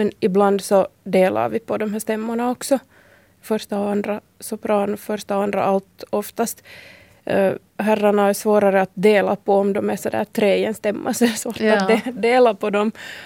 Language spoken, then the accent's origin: Swedish; Degerby, Uusimaa, Finland; now in Ekenäs, Finland; Och sen där hemma i Degerby sjöng jag i kör också i min barndom.